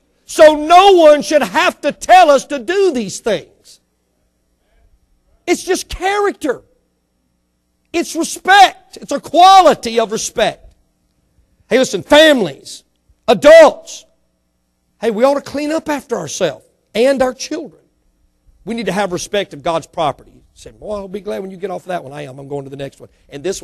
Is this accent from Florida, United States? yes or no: no; Mississippi, United States; born there; Now, I was born in Mississippi.